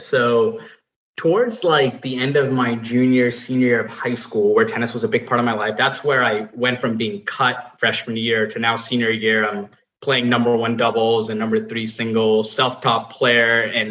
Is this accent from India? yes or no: no; Nepal; now in United States; So I was born and raised in Nepal, moved to the US in 2006.